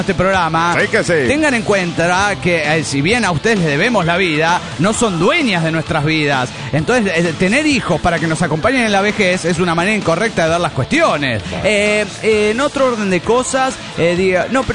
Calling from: General Belgrano, Buenos Aires Province, Argentina; de General Belgrano, Argentina.

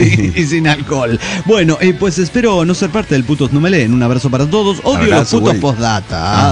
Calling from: Mexico City, Mexico; Hola, ¿cómo están? … del Distrito Federal Mexicano.

